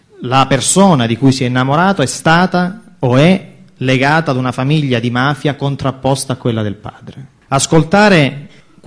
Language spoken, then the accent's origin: Italian; Calabria, Italy; la mia terra, la Calabria